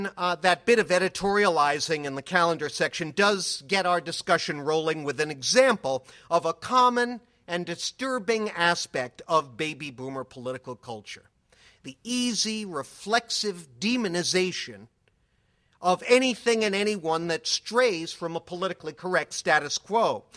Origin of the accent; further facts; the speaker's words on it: Massachusetts, United States; culture of Massachusetts, there really isn't any delight even implied in any portion of it. I love my home state.